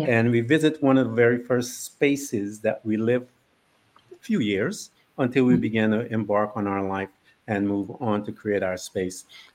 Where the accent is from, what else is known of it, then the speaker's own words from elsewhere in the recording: Guyana; moved away; I came from British Guiana in South America, and I would tell them that child abuse was an Olympic sport back in my country.